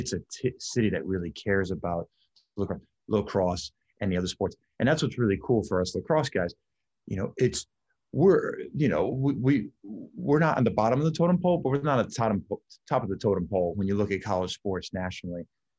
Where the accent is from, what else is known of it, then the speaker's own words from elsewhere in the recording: Lafayette, New York, United States; Well, I mean, I grew up in Lafayette, New York. I grew up bleeding the orange of the Orangemen.